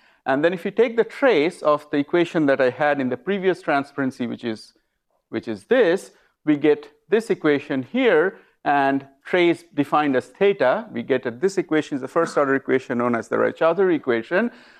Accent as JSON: {"language": "English", "town": "Lethbridge", "region": "Alberta", "country": "Canada", "said": "I'm from Lethbridge in Alberta, in Canada"}